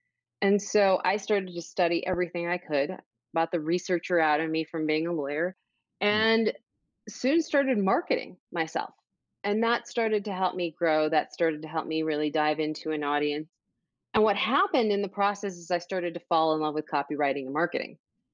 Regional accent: Chicago, Illinois, United States; I was in Chicago from Chicago, living there at the time

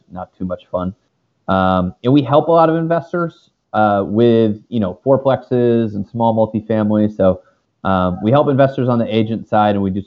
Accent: Connecticut, United States; I didn't want to go back to my home state of Connecticut, you know, from the Northeast. There's not a ton going on up there.

